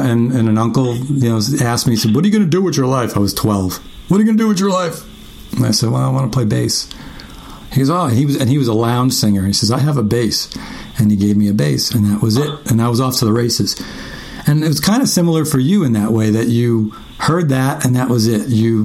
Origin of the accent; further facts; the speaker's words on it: Jamaica, Queens, New York, United States; born there; We're both born in New York. I was born in Jamaica, Queens.